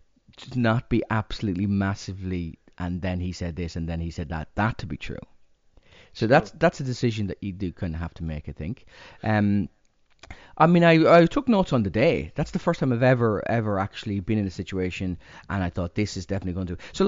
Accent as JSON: {"language": "English", "town": "Edinburgh", "region": "Scotland", "country": "United Kingdom", "tie": "born or raised there", "said": "So we did this little journey around my hometown and I went, this is definitely an Edinburgh show, you know."}